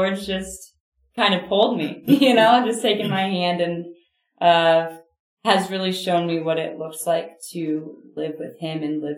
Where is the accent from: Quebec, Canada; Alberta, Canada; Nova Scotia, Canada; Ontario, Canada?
Ontario, Canada; Burlington; as you mentioned, and I grew up in Burlington, went to Notre Dame Catholic schools. I grew up very faithful family